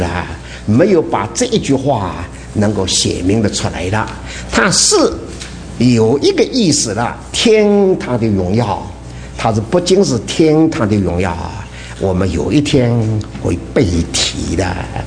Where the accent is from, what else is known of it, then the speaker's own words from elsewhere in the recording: Taiwan; 我们从台湾来不下雪的，